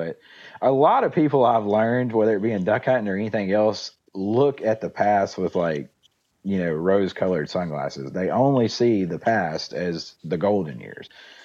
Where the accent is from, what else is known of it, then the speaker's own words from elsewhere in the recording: Arkansas, United States; I'm from Arkansas. That's where I've done most of my hunting over my life.